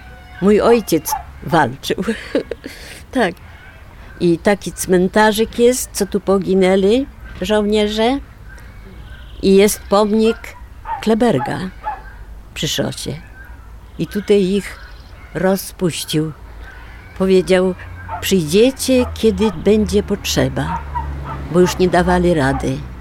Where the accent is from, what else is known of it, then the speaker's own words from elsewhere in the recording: Milanówek, Masovian Voivodeship, Poland; born there; ja urodziłam się w Milanówku